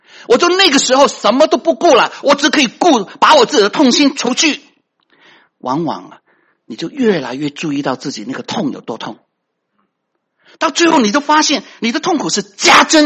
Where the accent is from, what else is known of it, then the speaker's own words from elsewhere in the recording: China; 我们中国人怎么说啊？血浓于水是什么意思啊？